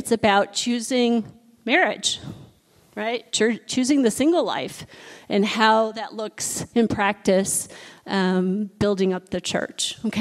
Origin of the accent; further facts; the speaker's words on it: Midwest, United States; moved away; I moved here years ago from the Midwest. When I was growing up, you were either Catholic, Lutheran, or Jewish. That was it.